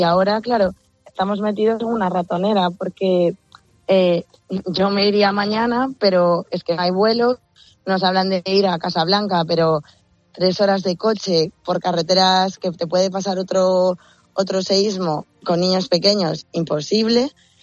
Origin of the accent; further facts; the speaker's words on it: Vigo, Galicia, Spain; somos de Vigo y cogimos el avión en Oporto.